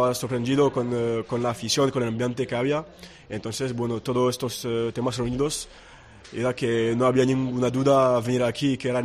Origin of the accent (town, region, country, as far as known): France; born or raised there; also born or lived in Tunisia